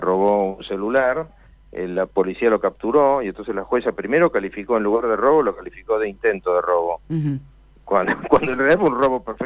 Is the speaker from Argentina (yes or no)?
yes; Argentina